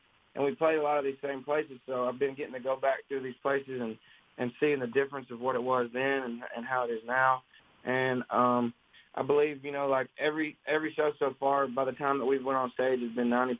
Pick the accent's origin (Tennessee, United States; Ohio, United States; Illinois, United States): Tennessee, United States; I'm originally from Tennessee, and I still live in Tennessee. If I ever move out of Tennessee, I'd be very surprised.